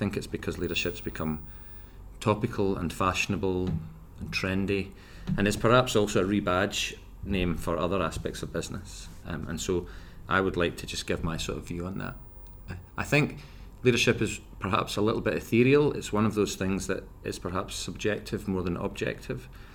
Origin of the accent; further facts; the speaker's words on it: Nottingham, East Midlands, United Kingdom; I'm a dentist from Nottingham